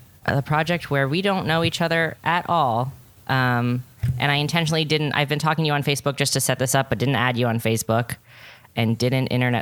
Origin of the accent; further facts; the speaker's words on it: Ontario, Canada; Yeah, I live in Toronto. I grew up just outside of it.